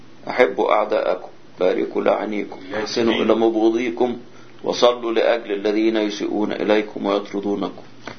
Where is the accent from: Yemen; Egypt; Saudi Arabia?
Egypt; Upper Egypt; فالمصريين احسن ناس في الحزن وبالذات في الصعيد، يعني انا جاي من الصعيد